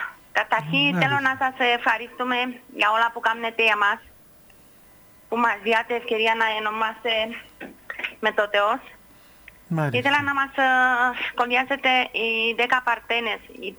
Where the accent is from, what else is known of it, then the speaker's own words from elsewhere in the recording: Limassol, Limassol District, Cyprus; από την Λεμεσός.